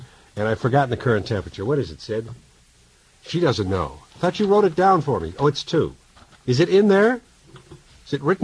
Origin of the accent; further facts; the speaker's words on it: Owen Sound, Ontario, Canada; also born or lived in Toronto; No, I was born in Toronto and raised in Owen Sound.